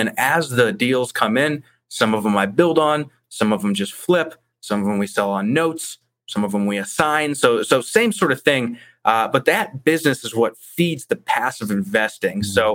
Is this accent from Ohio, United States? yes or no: yes; Ohio, United States; moved away as an adult; now in Colorado Springs, United States; I'm originally from Ohio, actually, and stayed there until I was finishing up college. Came out here to visit my brother because he's here with his wife, and took me about a day to decide to pack my things and drive across the country.